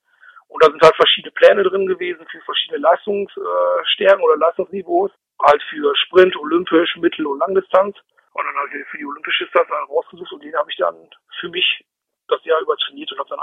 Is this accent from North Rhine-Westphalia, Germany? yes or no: yes; Münster, North Rhine-Westphalia, Germany; Ich bin in Münster aufgewachsen, bin auch bis jetzt immer in Münster geblieben.